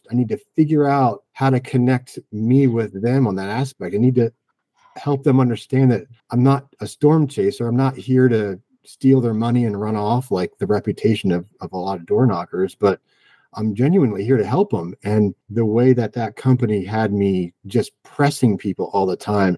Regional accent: Pennsylvania, United States; born there; I was born in Pennsylvania in the early 80s. Grew up in a family of tradesmen.

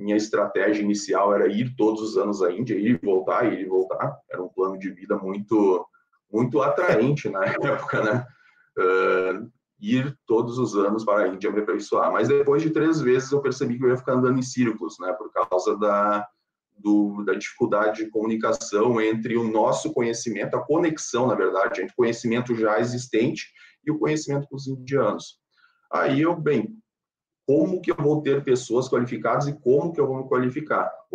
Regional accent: Caxias do Sul, Rio Grande do Sul, Brazil; E eu sou natural de Caxias do Sul

